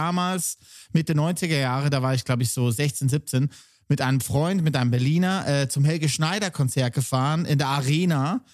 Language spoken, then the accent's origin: German; Lucerne, Switzerland; dass Tobi in Wiel aufgewachsen ist, im Kanton Luzern. Das ist 15 Minuten weg von da, wo ich aufgewachsen bin. Eibu, wie wir sagen.